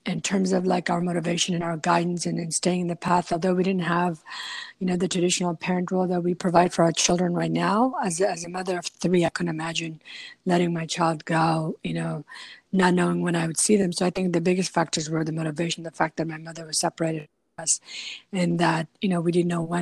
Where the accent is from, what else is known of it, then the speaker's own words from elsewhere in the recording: Concord, California, United States; also born or lived in Paktia, Afghanistan; So I came to California, grew up in Concord, California, you know, went to school locally. From the age 6 till about age 14, I grew up with my 4 siblings and myself and with my father